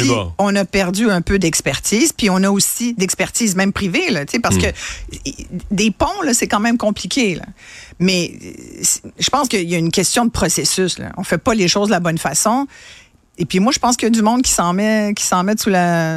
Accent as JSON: {"language": "French", "town": "Montreal", "region": "Quebec", "country": "Canada", "said": "C'est parce qu'on vient de Montréal qu'on est."}